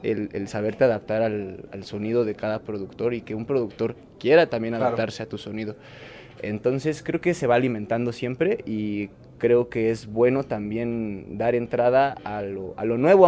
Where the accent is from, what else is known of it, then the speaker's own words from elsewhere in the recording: Nezahualcóyotl, State of Mexico, Mexico; soy procedente de Neza, tengo 25 años.